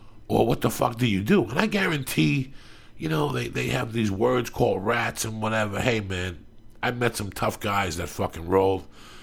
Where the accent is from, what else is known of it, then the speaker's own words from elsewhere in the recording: North Bergen, New Jersey, United States; I came from North Bergen, right, which is all mobster consume. On the Jersey side